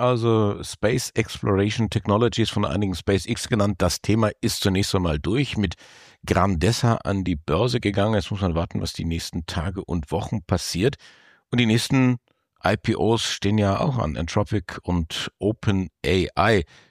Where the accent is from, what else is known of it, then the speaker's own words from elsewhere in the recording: Bavaria, Germany; werde ich dann zu euch stoßen als Oberfranke